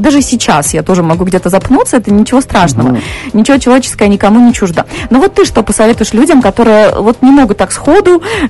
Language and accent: Russian; Belarus; когда училась в Москве, в группе была единственная белоруска, все остальные были россияне